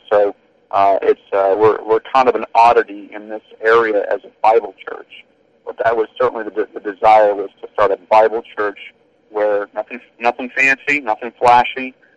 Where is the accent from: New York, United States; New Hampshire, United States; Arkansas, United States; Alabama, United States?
New Hampshire, United States; Gilmanton Iron Works; I was born and raised in Gilmanton Iron Works. There is a Gilmanton, but there's also a Gilmanton Iron Works. They're two halves of the same town. They have different zip codes and everything.